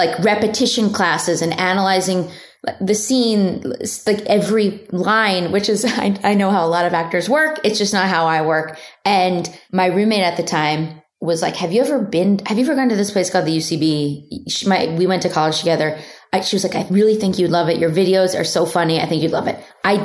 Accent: Philadelphia, Pennsylvania, United States; I'm from Philadelphia, around the tri-state area. And I would like help her sell

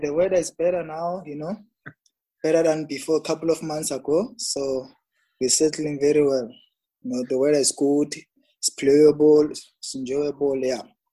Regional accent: Tembisa, Gauteng, South Africa; also born or lived in Appel, Limpopo; Like, I'm from Appel in Limpopo. So I was playing for a team there called Heights in Stekra. So we once had an academy, we heard about academy in Tembisa. So that's where I grew up, to be honest.

